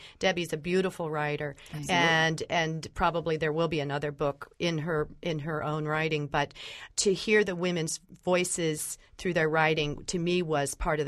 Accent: Columbus, Ohio, United States; I grew up here in Columbus. I grew up on the West Side, and I often talk about clothesline therapy.

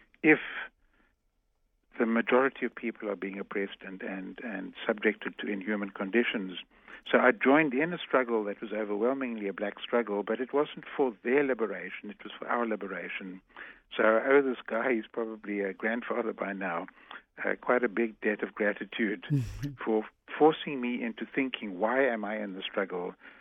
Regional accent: South Africa; I am South African. I'm going to go back one day, and I must take back every bit of knowledge that will be useful for the rebuilding of our country.

